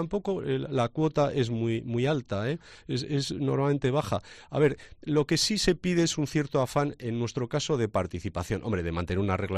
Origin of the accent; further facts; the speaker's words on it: Bilbao, Basque Country, Spain; los bilbaínos somos bilbaínos sin diptongo.